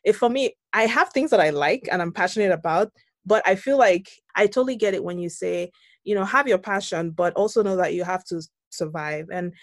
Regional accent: Nigeria; So growing up in Nigeria, you don't have that luxury of setting your mind to one thing

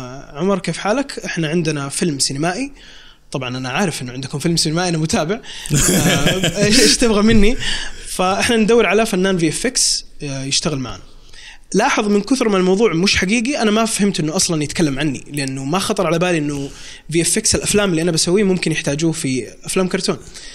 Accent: Saudi Arabia; وبعدين جات السينما عندنا في السعودية

